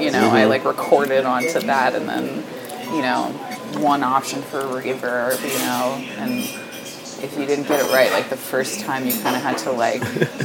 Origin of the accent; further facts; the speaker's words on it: Trevose, Pennsylvania, United States; Yeah, well, I grew up in Trevose. A lot of people don't know what that is